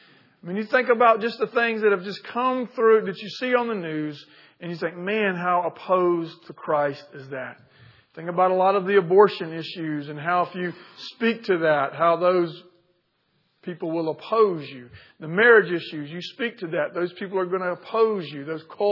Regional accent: Milledgeville, Georgia, United States; And I used to read passages like this in my hometown of Milledgeville

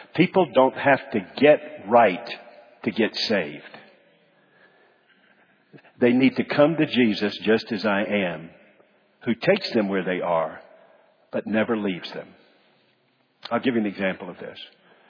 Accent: Chattanooga, Tennessee, United States; Now, I'm from Chattanooga. That's where I came from.

